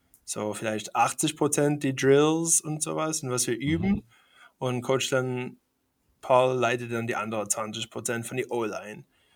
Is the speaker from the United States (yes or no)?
yes; Schaumburg, Illinois, United States; Ich komme aus Schaumburg, Illinois, in der Nähe von Chicago. Ich bin 39 Jahre alt.